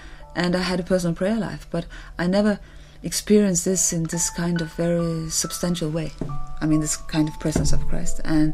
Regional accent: Copenhagen, Capital Region of Denmark, Denmark; English is a second language; I'm from Copenhagen in Denmark.

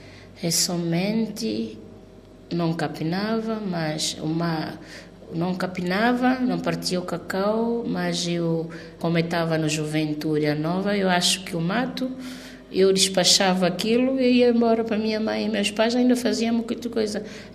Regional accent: Cape Verde; principalmente nós que viemos de Cabo Verde

